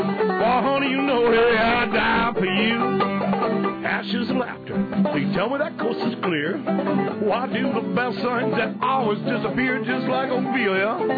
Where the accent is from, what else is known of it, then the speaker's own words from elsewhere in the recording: Maine, United States; That's because I'm from Maine.